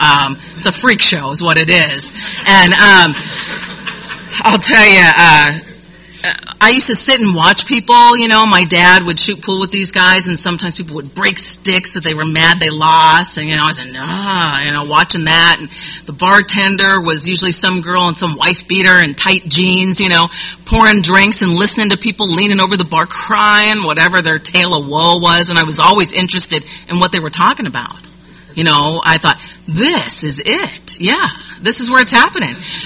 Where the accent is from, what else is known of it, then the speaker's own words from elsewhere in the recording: Compton, California, United States; also born or lived in Norwalk / Stanton; I'll tell you that I'm half Mexican. I don't speak Spanish. My parents divorced when I was a kid. I grew up in Compton, Norwalk, and Stanton.